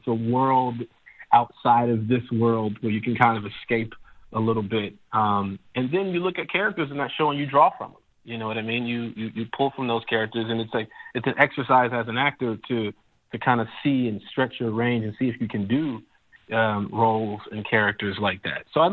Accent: Chicago, Illinois, United States; A few All-Star games, but I'm from Chicago, so I got a chance to go to the one in Chicago this past year.

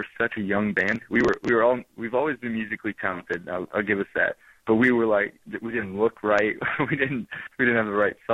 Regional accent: Midwest, United States; I still think we look a little bit different just because we're from the Midwest and we're playing with a bunch of California and East Coast bands and everything.

